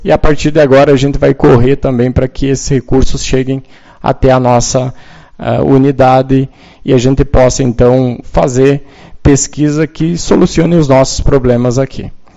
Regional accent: Santiago, Rio Grande do Sul, Brazil; now in Uruguaiana, Brazil; assim como eu, né, que vim de Santiago, já me considero uruguaianense e não pretendo sair daqui

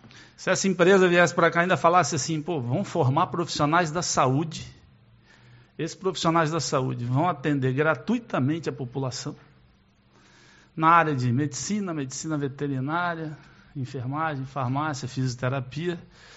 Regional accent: Brazil; o que eu acho que a gente tem que fazer como brasileiro, como cidadão, como morador de Uruguaiana em região

